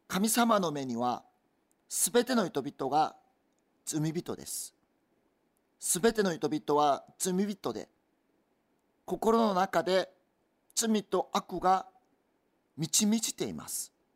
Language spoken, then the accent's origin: Japanese; South Korea; Japanese is a second language; now in Japan; 私は韓国から来た宣教師です。